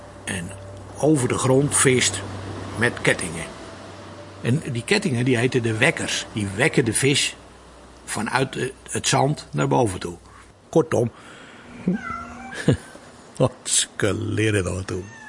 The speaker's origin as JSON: {"language": "Dutch", "town": "Texel", "region": "North Holland", "country": "Netherlands", "tie": "born or raised there", "said": "Ik ben geboren op Texel. Naast dat schaap, dicht bij de doopsen in de kerk. En ben opgegroeid op Oost, bij de dijk."}